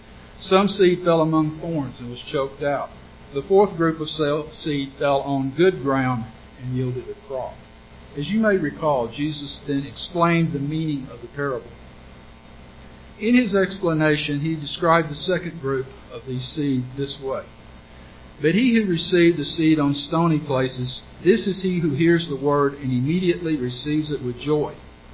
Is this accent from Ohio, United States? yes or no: no; El Dorado, Arkansas, United States; As you heard, my wife and I are from South Arkansas. That's pronounced Arkansas, not Arkansas. We're from El Dorado, not pronounced El Dorado as it should be. We pronounce things differently in the South.